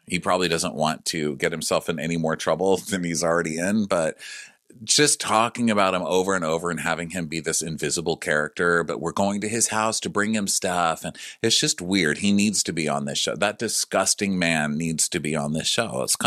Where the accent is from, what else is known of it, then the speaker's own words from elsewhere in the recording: Texas, United States; and I'm a Texan.